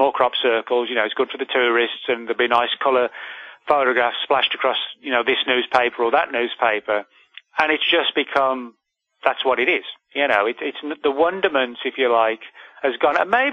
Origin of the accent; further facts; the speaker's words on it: England, United Kingdom; now in United States; I'm originally from England